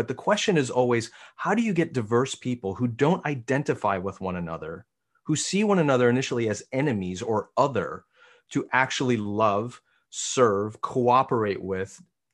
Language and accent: English; United States; As an American, however, what worries me is the United States is a highly diverse society, right?